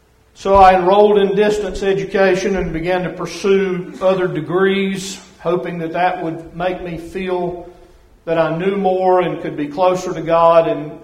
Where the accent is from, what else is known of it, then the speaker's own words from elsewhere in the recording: the South, United States; accent: Southern; she's a good, sweet Yankee lady, and she loves my Southern accent.